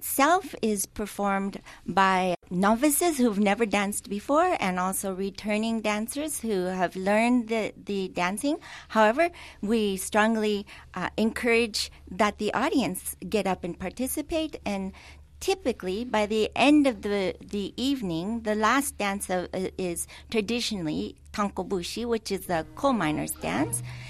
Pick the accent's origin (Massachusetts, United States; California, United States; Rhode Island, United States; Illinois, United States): California, United States; Oxnard; I was actually born and raised in Oxnard, relocated to this area in the 70s to attend Cal Poly.